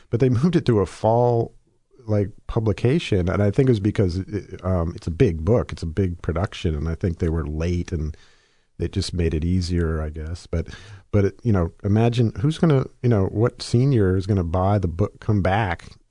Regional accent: Massachusetts, United States; Well, I grew up in New England, so.

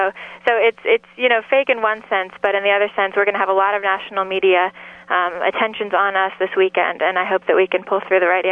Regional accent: Virginia, United States; I'm from Virginia, so I belong to the Virginia delegation.

